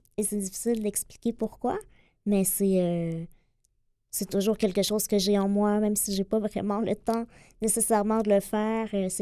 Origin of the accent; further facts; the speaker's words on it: Lemieux, Quebec, Canada; Oui, mais en fait, je suis née à Québec. Et à l'âge de 8 ans, mes parents et moi-même sommes déménagés à Lemieux, qui est un petit village d'environ 300 personnes dans le centre du Québec. Donc, entre Victoriaville et Trois-Rivières.